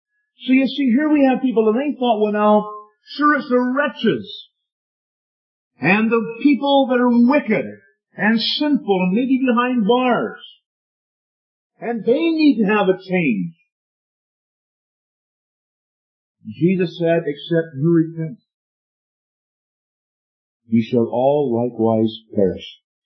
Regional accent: Vancouver, British Columbia, Canada; born there; also born or lived in Newfoundland; I was born in Vancouver, and I have traveled many times by road to Newfoundland, where I used to live for 18 years.

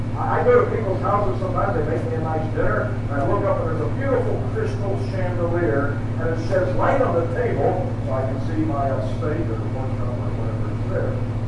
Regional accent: Pittsburgh, Pennsylvania, United States; But Brother Ralph comes from New England originally, and I come from Pittsburgh.

